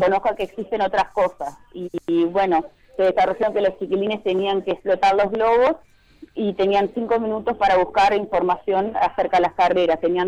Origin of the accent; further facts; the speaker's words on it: Guichón, Paysandú, Uruguay; yo soy de Guichón.